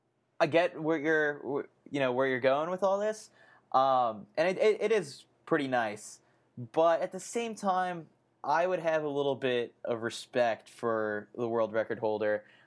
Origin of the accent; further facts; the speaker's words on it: United States; But, you know, being an American, I guess I'll support it.